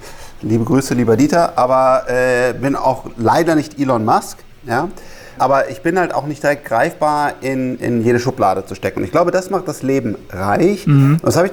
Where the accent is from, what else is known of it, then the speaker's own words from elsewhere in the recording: Rhineland, Germany; Und ich bin Rheinländer